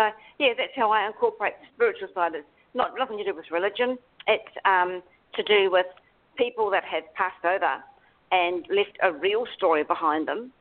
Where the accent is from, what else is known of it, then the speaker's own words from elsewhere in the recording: New Zealand; because I am from New Zealand, I sort of know what I'm talking about when I take you to places.